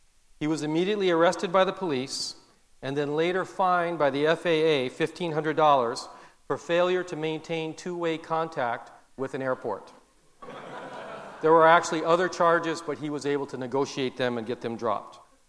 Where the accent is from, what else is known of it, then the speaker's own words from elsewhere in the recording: Hawaii, United States; because we are originally from Hawaii, that's part of our background.